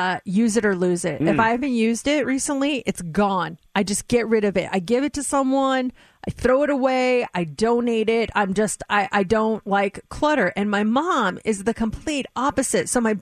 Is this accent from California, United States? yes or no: no; Colorado, United States; Yeah, if we go to my home state of Colorado, the number one thing that is Googled there is mumble rap.